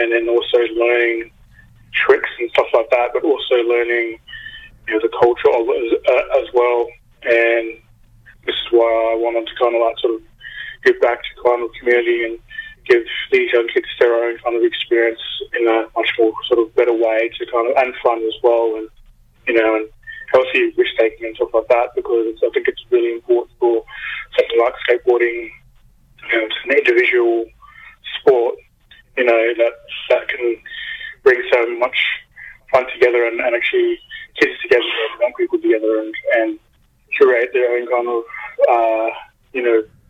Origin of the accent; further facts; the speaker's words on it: Santa Teresa, Northern Territory, Australia; Yeah, well, I'm from Newport, a Santa Teresa community here in the Northern Territory, about 70-80k southeast from Alice Springs.